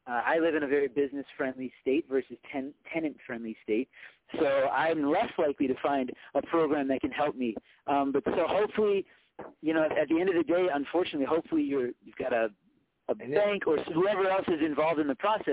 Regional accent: Chicago, Illinois, United States; I mean, I'm from Chicago

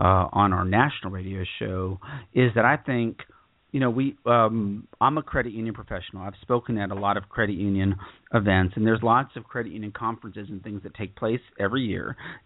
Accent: Texas, United States; I'm from Texas. You know, I love chili.

